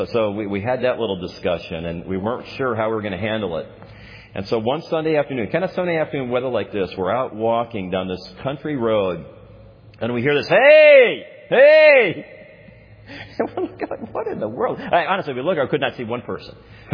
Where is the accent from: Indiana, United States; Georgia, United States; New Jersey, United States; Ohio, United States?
Indiana, United States; Gary; Now, I grew up in Gary. I knew what happened when that occurred, right?